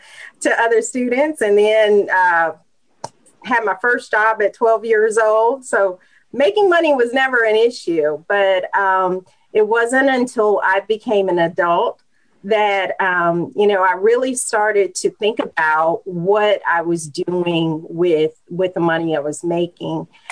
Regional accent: Memphis, Tennessee, United States; I grew up in Memphis, Tennessee, with the middle class, in a middle class family.

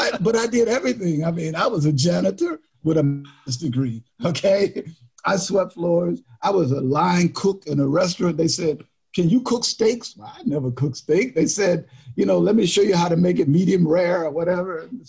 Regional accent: Lynch, Kentucky, United States; We grew up in a little town called Lynch, Kentucky, not to do with anything with historical practices, but it's in Harlan County.

